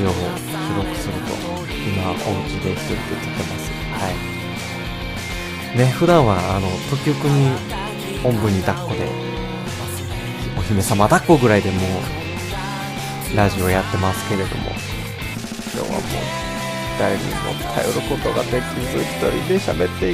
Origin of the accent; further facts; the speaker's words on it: Mie, Japan; accent: Ise dialect; こっちの方にいて仕事してたら、敬語に少し関西弁が混じって、で地元のその通ってた高校は完全に伊勢弁なんで、伊勢弁になって、でさらに自分の実家の方に帰るとまた